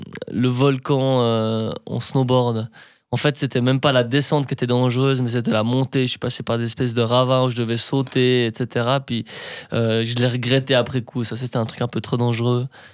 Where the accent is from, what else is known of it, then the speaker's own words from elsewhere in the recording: Switzerland; Bah, les gens peuvent me suivre, puis bien sûr je suis suisse, ça me suit aussi partout, mon identité suisse.